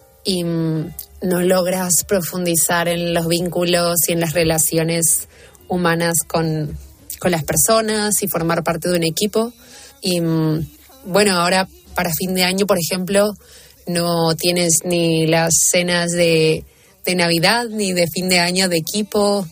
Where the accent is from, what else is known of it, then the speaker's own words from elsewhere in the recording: Argentina; now in Madrid, Spain; soy argentina y vivo en Madrid